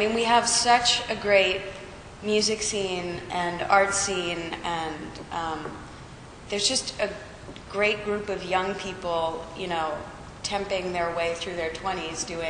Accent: Toronto, Ontario, Canada; my sister and, like, I grew up in Toronto

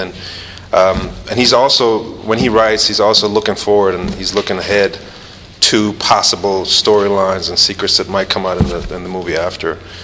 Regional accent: Germany; We grew up in Germany

